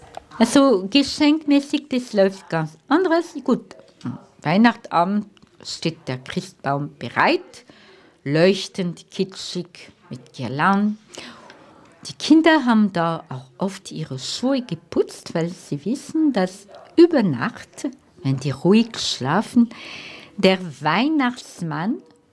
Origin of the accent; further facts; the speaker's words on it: Bavaria, Germany; Aber wir können es nicht wie zum Beispiel bei uns in Bayern vergleichen.